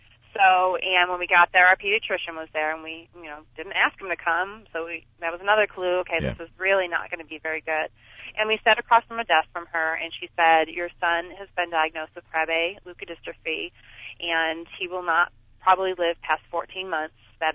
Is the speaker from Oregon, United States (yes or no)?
no; Attica, New York, United States; I'm from Western New York. I'm from a little town called Attica, and most people only know about the place where I grew up because there's a huge maximum security prison there.